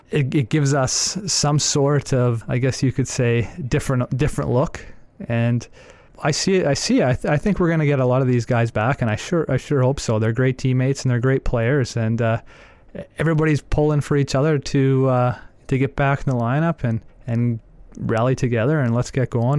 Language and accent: English; Calgary, Alberta, Canada; getting my mom and my dad and my family to be able to watch me play for my hometown team in Calgary, which is down the road